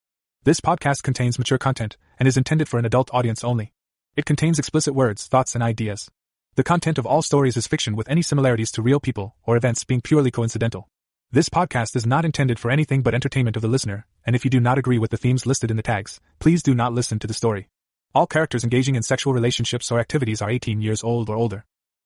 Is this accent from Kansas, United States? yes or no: yes; Topeka, Kansas, United States; I was brought up in Topeka, where my dad's family is from.